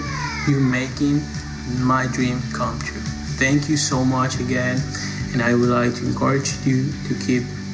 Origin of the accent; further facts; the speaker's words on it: Honduras; now in New York, United States; I'm from Honduras. I'm living in New York right now.